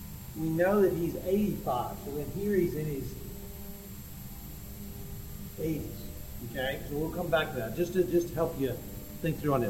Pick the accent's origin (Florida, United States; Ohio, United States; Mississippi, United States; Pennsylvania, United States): Florida, United States; Satellite Beach; also born or lived in Tampa; now in Jacksonville, United States; But we live in Jacksonville. I grew up in Satellite Beach in the Brevard County, and we are both University of South Florida grads and in Tampa.